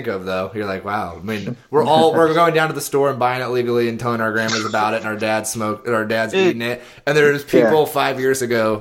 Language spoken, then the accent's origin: English; Oregon, United States; no, dude, I'm from Oregon.